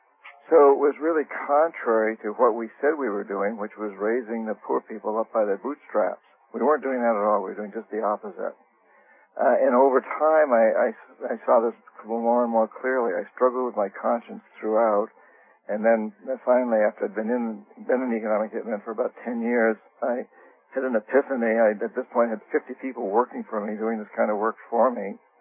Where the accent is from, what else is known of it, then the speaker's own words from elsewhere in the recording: New Hampshire, United States; I was raised a very conservative New England. I came from New Hampshire, Yankee, Calvinist, Republican.